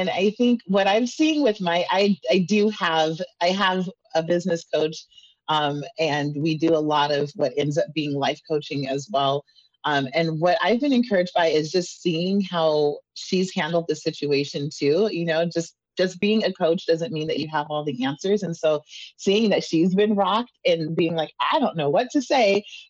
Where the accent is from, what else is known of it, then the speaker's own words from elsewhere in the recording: Juneau, Alaska, United States; growing up here in Juneau, I'm from Juneau, raised here my whole life.